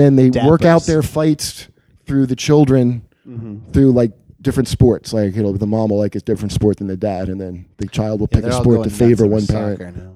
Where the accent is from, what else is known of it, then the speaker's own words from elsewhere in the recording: New Jersey, United States; also born or lived in Ohio / Philadelphia / New York / North Carolina; I started out in Philly, but New York mostly I was in. Ohio originally, and then I grew up in New Jersey.